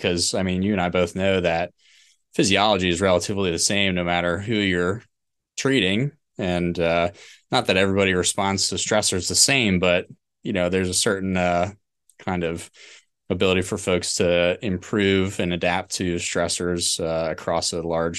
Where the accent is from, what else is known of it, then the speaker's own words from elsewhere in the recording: New Jersey, United States; born there; So I was born in New Jersey.